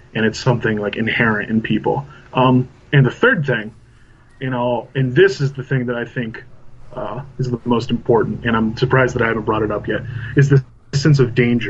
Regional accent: Indiana, United States; I can't exactly say that I'm exactly like the people here in my hometown, my home state of Indiana, who are watching death matches.

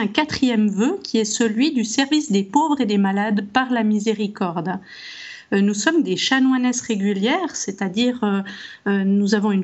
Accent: Switzerland; Je suis suisse, hein, c'est pour ça que vous pouvez entendre un petit accent.

